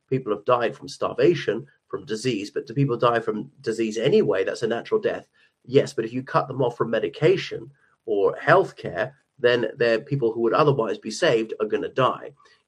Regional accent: Ireland; from Ireland.

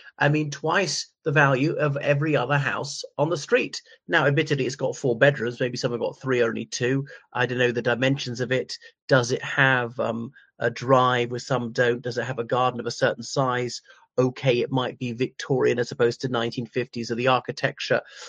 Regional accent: Ireland; from Ireland.

